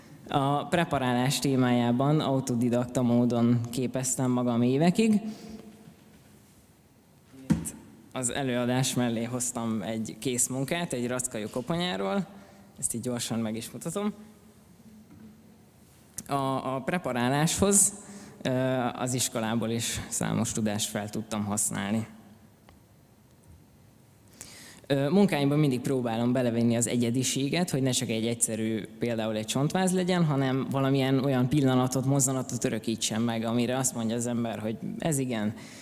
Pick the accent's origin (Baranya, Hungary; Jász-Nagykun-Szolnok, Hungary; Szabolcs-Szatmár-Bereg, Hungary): Jász-Nagykun-Szolnok, Hungary; Karcag; now in Szeged, Hungary; Én alapvetően karcagi származású vagyok, 1995-ben születtem, általános és középiskolai éveimet is szülővárosomban töltöttem, jelenleg pedig, mint ahogy említettem, Szegeden tanulok.